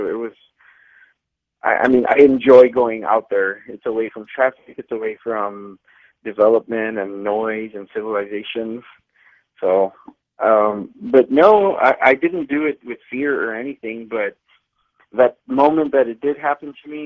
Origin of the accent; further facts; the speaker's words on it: Mission, Texas, United States; I'm from South Texas. When I say South Texas, I mean about 5 minutes from the Mexican border.